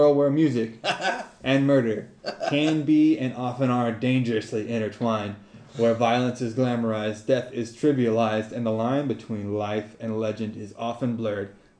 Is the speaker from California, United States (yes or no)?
yes; Merced, California, United States; I grew up in Merced, California, which is in the center of the San Joaquin Valley, heavily Latino. Most of my friends growing up were Latino from Mexico or El Salvador mostly